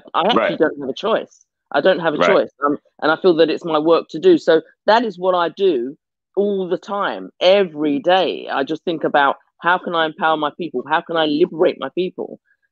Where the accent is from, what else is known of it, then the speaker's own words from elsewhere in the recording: Barbados; You know, I mean, I come from Barbados. And when I went back to Barbados, Barbados keep lots and lots of records.